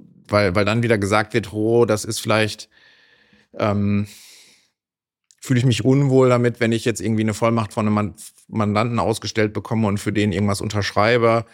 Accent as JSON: {"language": "German", "region": "North Rhine-Westphalia", "country": "Germany"}